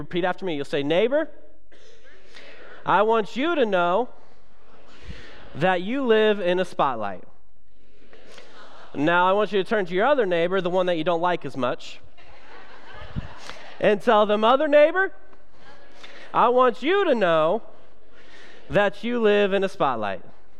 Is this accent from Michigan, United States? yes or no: no; Kentucky, United States; we planted a church in my hometown in Kentucky.